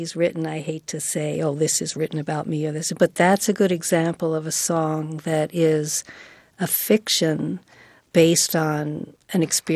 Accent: New York City, New York, United States; because I was from New York City also, you know, and he was from Hibbing, Minnesota.

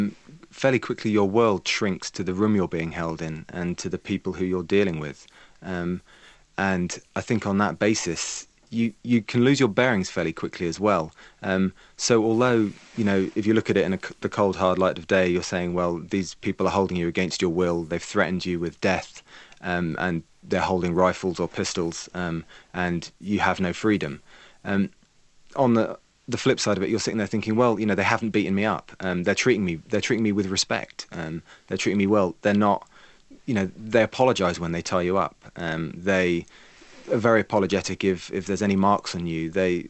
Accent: United Kingdom; But yeah, you know what happens as a British journalist working in Baghdad.

